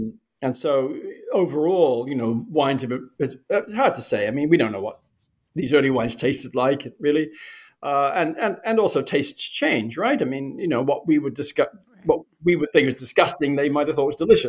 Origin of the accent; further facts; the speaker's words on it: New Zealand; I grew up in New Zealand.